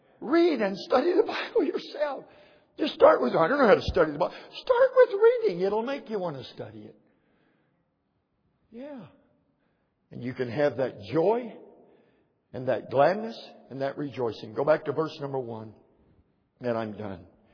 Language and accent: English; California, United States; I'd be glad to have that joy, but I'm not from Oklahoma. I'm from Southern California.